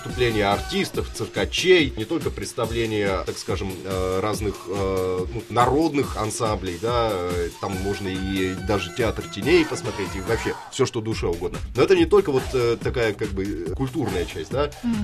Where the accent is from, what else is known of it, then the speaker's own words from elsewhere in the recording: Kirov, Kirov Oblast, Russia; moved away as an adult; also born or lived in Moscow; now in Beijing, China; Это мой родной город Киров, потом была Москва, да, а потом был Пекин. Так вот, в Пекине я живу гораздо уже дольше, чем в Москве, практически в 2 раза дольше